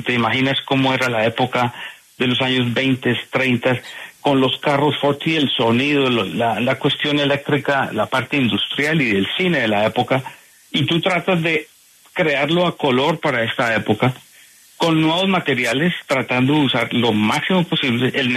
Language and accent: Spanish; Colombia; moved away as an adult; now in United States; me fui de Colombia en el 84